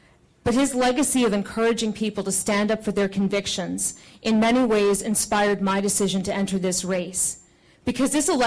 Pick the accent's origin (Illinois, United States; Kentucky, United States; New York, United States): Illinois, United States; Champaign-Urbana; My roots run deep in central Illinois. I was born and raised in Champaign-Urbana.